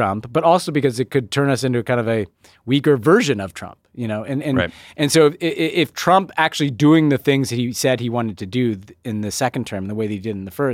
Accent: Canada; You saw it in kind of increasingly right-wing media ecosystem growing up in Canada.

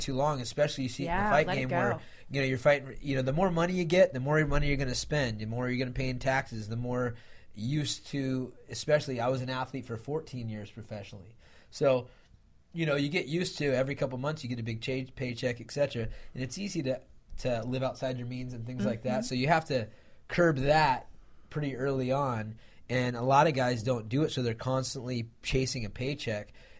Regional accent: Sacramento, California, United States; It was in my hometown in a you know, the arena that has kind of helped save Sacramento as a community.

